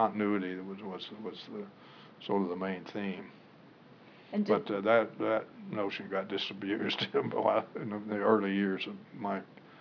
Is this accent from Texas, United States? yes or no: no; Arkansas, United States; Most of the SJD students were from foreign countries. So was I. I was from Arkansas.